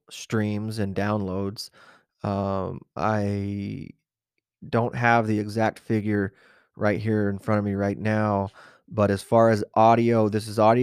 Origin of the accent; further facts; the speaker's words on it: Safford, Arizona, United States; only 9% live in Safford, my hometown.